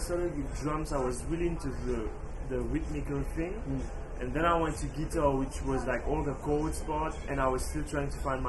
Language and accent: English; Mauritius; I'm from Mauritius, which is a small island on the south east coast of Africa. Tropical place.